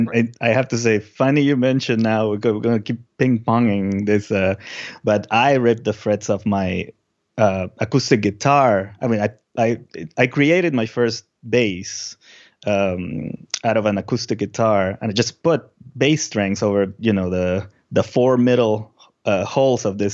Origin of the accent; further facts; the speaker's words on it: Lima, Peru; I was born in Lima, Peru. And when I was 8 years old, my mom bought a guitar